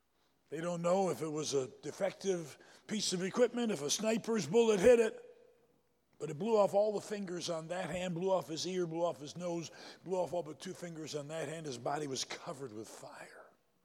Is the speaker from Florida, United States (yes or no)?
no; South Carolina, United States; born there; I was born in South Carolina. We used to say, well, shut my mouth.